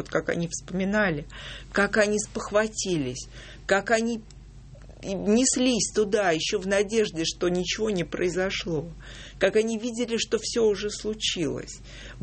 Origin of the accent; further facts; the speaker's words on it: Moscow, Russia; я выросла в Перово.